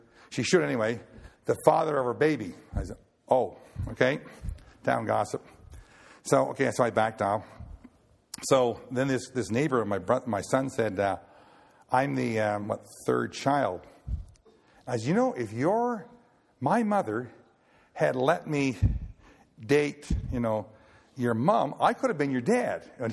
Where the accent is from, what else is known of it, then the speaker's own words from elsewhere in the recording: Lockport, Nova Scotia, Canada; I said, I can't believe you're from Lockport, the town of 1,000 people in Nova Scotia. Yep, that's where I'm from.